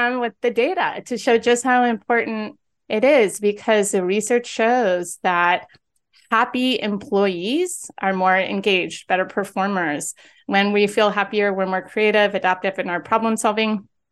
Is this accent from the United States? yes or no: yes; San Diego, California, United States; now in Los Angeles, United States; I'm from San Diego and I love sunshine.